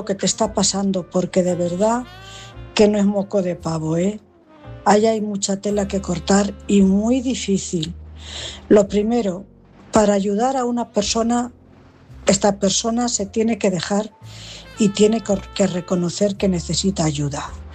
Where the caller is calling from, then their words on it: Cuenca, Castilla-La Mancha, Spain; corresponsal de Cuenca.